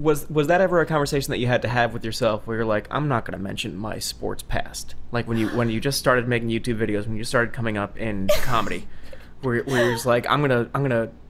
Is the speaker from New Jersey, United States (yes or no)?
yes; New Jersey, United States; Jesus Christ, guys, I'm from New Jersey.